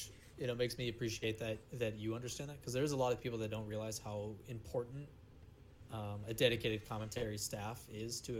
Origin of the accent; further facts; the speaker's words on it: Midwest, United States; people in the Midwest, for the most part, are just nice, good-hearted people. It's something I think we take a lot of pride in.